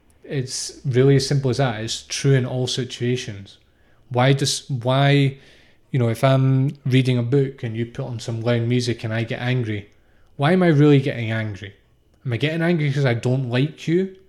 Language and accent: English; United Kingdom; I'm British, so I definitely did.